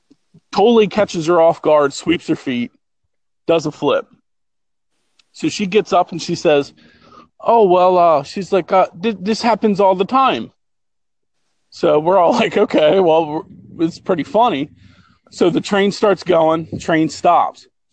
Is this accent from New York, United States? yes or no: no; Delaware, United States; I am not. I'm actually from Delaware.